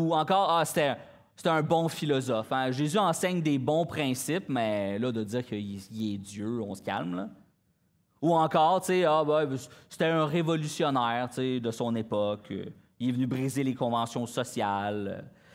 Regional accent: Terrebonne, Quebec, Canada; Moi, je viens de Terrebonne, fait que j'avais peur du trafic.

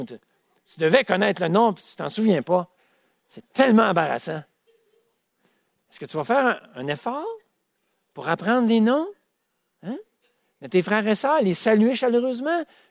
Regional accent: Quebec, Canada; Je suis Québécois de souche.

